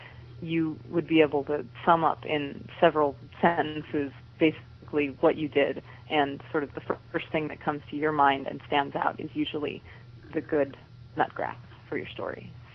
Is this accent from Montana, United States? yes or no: yes; Dutton, Montana, United States; So the pilot town, of course, is going to be my hometown, which is called Dutton, Montana.